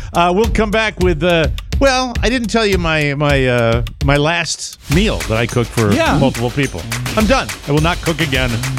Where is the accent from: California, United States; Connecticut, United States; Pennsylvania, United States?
Connecticut, United States; She's based in Connecticut, my home state.